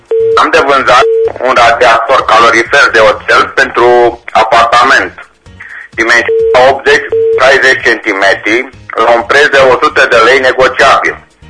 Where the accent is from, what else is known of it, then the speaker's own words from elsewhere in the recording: Reșița, Caraș-Severin, Romania; din Reșița